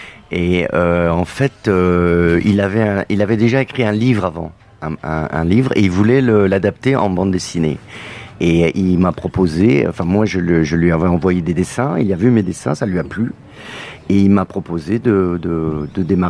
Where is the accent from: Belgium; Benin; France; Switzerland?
France; Grand Est; Je suis Lorrain de Souche. J'ai fait 4 ans aux arts appliqués à Metz.